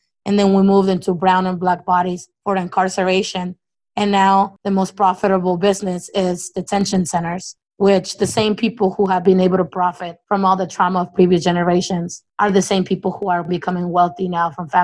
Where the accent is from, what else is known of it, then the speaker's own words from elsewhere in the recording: Oklahoma, United States; I'm originally from Oklahoma